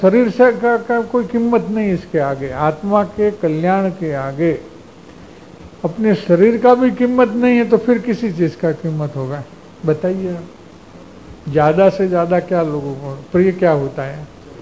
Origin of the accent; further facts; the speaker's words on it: Ranpur, Gujarat, India; दो राणपुर जो हमारा नेटिव प्लेस है वहाँ के दो थे